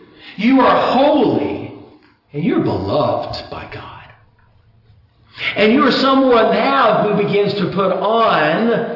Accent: Mississippi, United States; Up here, if we blow the horn, I'm from Mississippi. In the deep south, you blow your horn, that's rude.

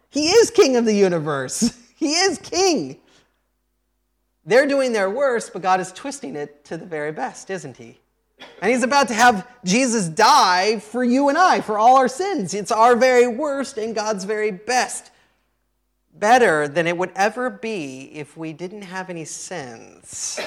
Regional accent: United States; I'm an American, and that's not okay in America

